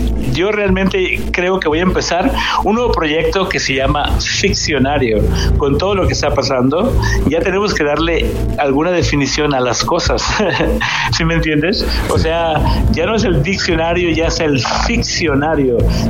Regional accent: Mexico; cuando estás en Europa, por ejemplo, que estás relativamente solo, tú como mexicano, pues tienes que acostumbrar

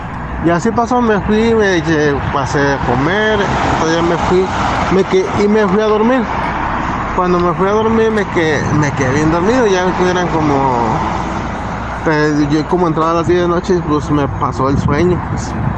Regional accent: Tijuana, Baja California, Mexico; now in Las Vegas, United States; Yo vengo de Tijuana.

